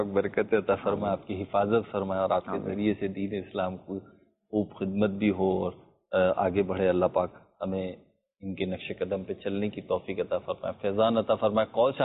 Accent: Karachi, Sindh, Pakistan; born there; ہم تو کراچی کے تھے پیدائشی طور پہ

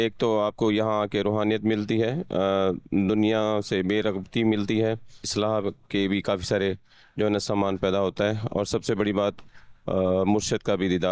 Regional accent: Alipur, Punjab, Pakistan; میں علی تحصیل علی پور ڈسٹرکٹ مظفر گڑھ سے حاضر آیا ہوں

